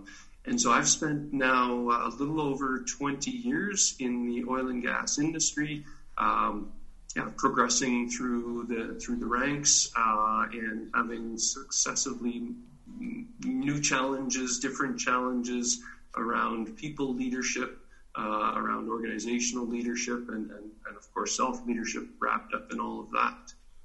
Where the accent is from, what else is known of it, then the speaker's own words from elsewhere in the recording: Calgary, Alberta, Canada; Went to university and did a lot of my growing up in Calgary, Alberta, Canada, and graduated university in 1997.